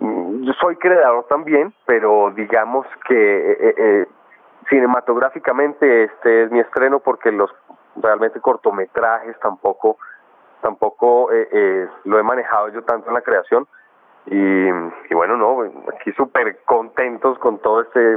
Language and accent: Spanish; Colombia; Sin embargo, yo soy colombiano y mi padre también lo es.